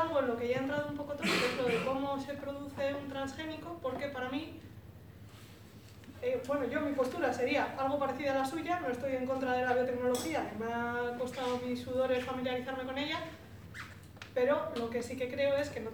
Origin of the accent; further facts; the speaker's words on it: Cantabria, Spain; vengo de Cantabria